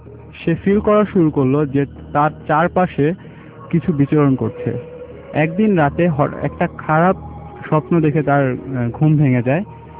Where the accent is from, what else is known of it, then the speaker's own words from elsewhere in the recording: Mirpur, Dhaka Division, Bangladesh; মিরপুর থেকে এসেছি।